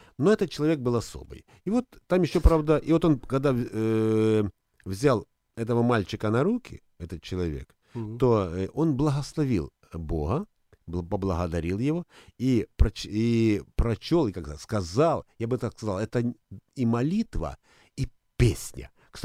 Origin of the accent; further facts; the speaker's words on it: Ukraine; Ну, честно говоря, я украинец.